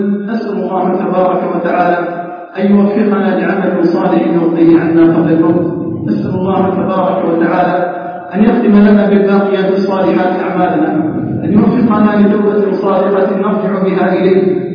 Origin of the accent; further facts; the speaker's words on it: Algeria; بلدنا الجزائر